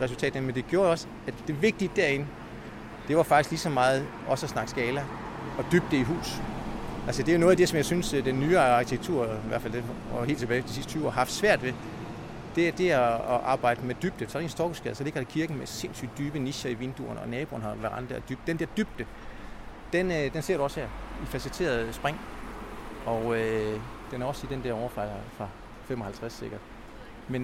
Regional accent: Central Denmark Region, Denmark; also born or lived in Lolland-Falster; Jeg er faktisk fra Østjylland.

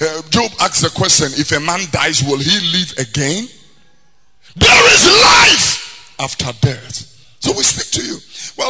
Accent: Tesano, Greater Accra, Ghana; born there; Here, Tesano Primary School. I was born here in Tesano. Tesano Primary School.

